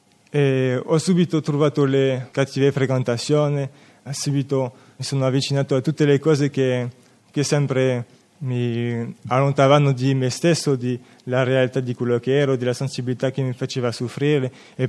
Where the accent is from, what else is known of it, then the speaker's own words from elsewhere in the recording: France; Italian is a second language; sono francese e vi chiedo subito scusa per tutti i sbagli di italiano che farò.